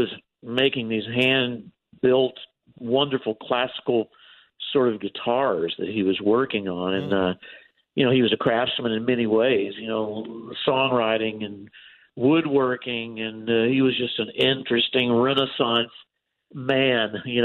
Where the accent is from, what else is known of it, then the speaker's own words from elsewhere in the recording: Texas, United States; I grew up in the 70s when the Texas music progressive country scene was exploding